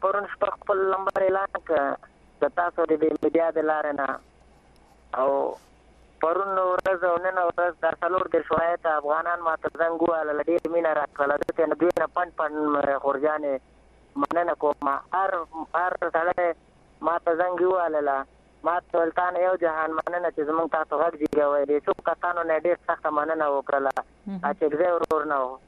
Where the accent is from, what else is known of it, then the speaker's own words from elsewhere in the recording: Afghanistan; زه خوشحالیږم زه یو افغان یم